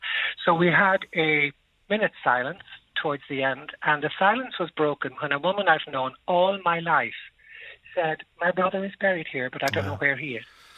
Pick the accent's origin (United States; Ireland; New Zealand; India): Ireland; Connacht; I'm from County Galway, different diocese to aforementioned gentlemen. And I come from County Galway.